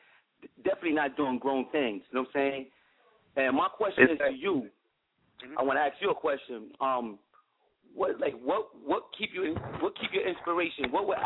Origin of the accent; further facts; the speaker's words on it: Yonkers, New York, United States; I'm actually from New York, Yonkers.